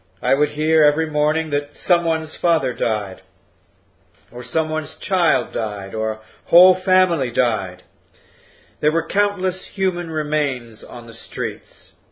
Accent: North Korea; I was born as the youngest daughter in beautiful North Korea. My hometown was in a lovely setting.

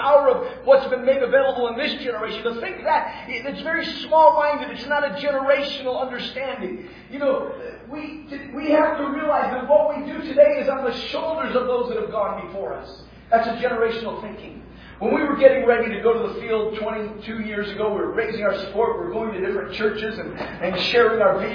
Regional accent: Nigeria; born or raised there

